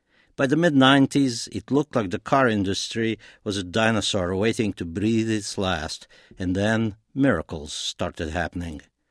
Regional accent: Romania; also born or lived in Detroit, United States; now in United States; When I came to this country from Romania, I first landed in Detroit. I may have been the only human in Motor City who didn't drive.

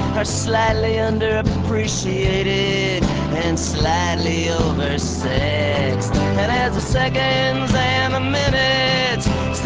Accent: Midwest, United States; No, I grew up in the Midwest.

